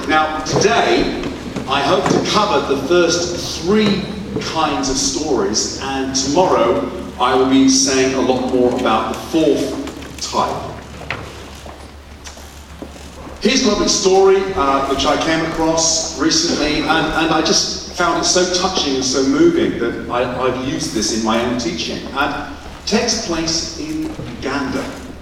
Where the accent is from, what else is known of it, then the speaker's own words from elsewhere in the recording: East of England, United Kingdom; I'm English, I apologize for that. But I am actually from Hertfordshire, which is a very small county in the south of England.